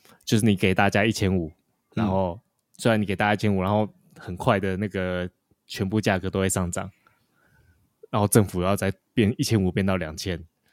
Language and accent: Chinese; United States; 我从美国来，以美国来讲